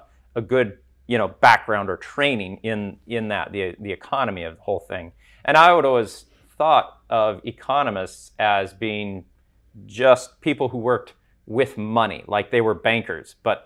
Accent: United States; So as an American, I have a hard time distinguishing between Holland, Denmark, and the Netherlands.

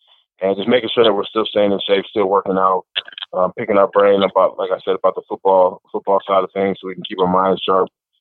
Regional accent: Midwest, United States; growing up in the Midwest, it just was nice to enjoy the warm weather in the middle of January, for when it's, really cold up here.

